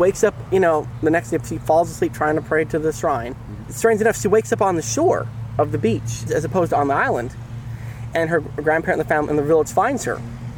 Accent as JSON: {"language": "English", "region": "Florida", "country": "United States", "tie": "born there", "said": "So I was born in Florida."}